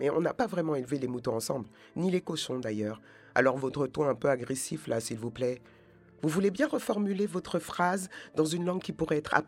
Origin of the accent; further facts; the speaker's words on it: Senegal; now in Nancy, France; Je viens du Sénégal. J'ai 25 ans. J'habite Nancy. Depuis 4 ans. Quai Claude Lelorrain.